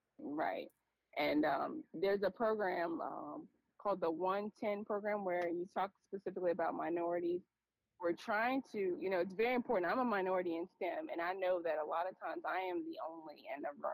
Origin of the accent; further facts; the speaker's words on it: New Orleans, Louisiana, United States; I'm from New Orleans, Gulf South, a lot of, you know, oil and gas, chemical plants.